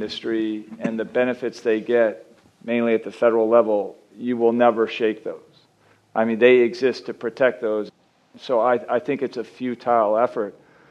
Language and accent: English; United States; I mean, I'm an American Fortune 250 CEO.